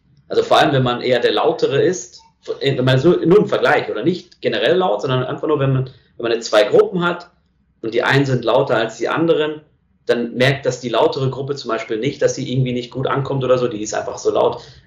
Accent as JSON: {"language": "German", "region": "North Rhine-Westphalia", "country": "Germany", "said": "ich komme aus dem Ruhrgebiet"}